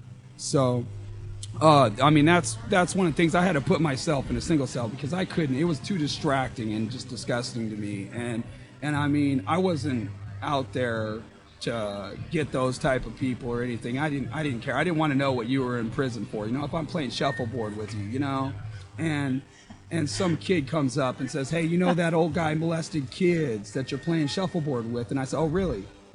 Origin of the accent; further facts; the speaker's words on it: Portland, Oregon, United States; I love Portland. I was born and raised. I was born on Morgan and Albina in my living room, natural birth.